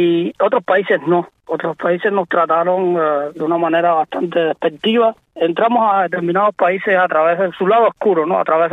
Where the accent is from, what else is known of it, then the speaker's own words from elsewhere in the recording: Cuba; moved away; ya yo tenía la idea de escapar de Cuba.